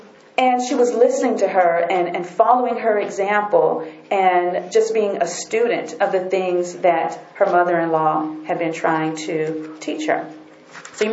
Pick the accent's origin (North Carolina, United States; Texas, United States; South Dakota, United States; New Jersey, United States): North Carolina, United States; So I wasn't kind of in my hometown with the pastor or people I knew. So when I got back home, the Lord saved me when I was in Washington, D.C. or Maryland. So I go back home to North Carolina